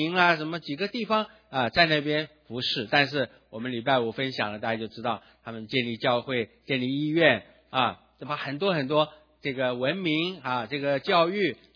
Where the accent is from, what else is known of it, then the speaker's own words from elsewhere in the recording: Taiwan; 像我在台湾长大，台湾也有很多美男浸信会啊，像我们也是美男浸信会的教会。